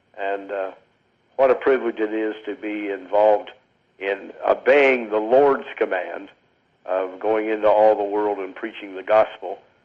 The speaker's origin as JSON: {"language": "English", "town": "Indianapolis", "region": "Indiana", "country": "United States", "tie": "born or raised there", "said": "looking forward very much to hear the brother from Indianapolis, Indiana. I have not met him. That's my home state. I was born in that town"}